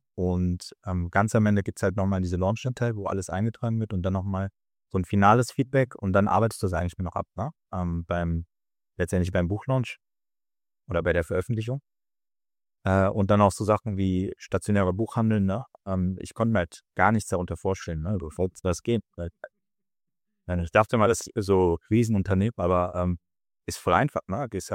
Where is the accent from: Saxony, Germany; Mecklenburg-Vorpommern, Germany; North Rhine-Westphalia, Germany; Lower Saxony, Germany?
North Rhine-Westphalia, Germany; Cologne; Ich bin 29 und ich komme aus Köln.